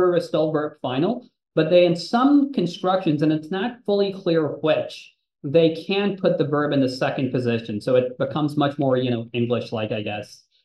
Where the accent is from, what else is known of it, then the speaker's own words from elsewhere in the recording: India; English is a second language; I grew up in India speaking an Indo-Aryan language, and I had exposure to, you know, several other Indo-Aryan languages, one of which was Kashmiri.